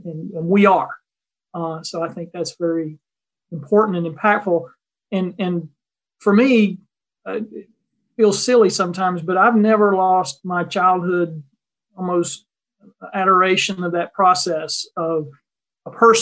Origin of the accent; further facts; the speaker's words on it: Appalachia, United States; I grew up in Appalachia, and NCI Fund roots and focus are Appalachia. My grandfather was a tobacco farmer.